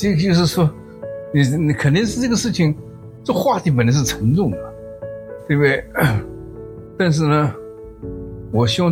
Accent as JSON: {"language": "Chinese", "town": "Guiyang", "region": "Guizhou", "country": "China", "tie": "born or raised there", "moved": "as an adult", "lives_now": "United States", "said": "，我老家是贵州的贵阳，87年到美国，92年拿到博士学位，然后就以后就在中美两边跑了。"}